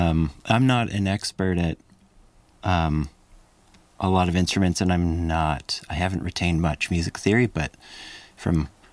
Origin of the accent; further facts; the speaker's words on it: Owen Sound, Ontario, Canada; it's like 2 hours from Guelph, 2 hours from T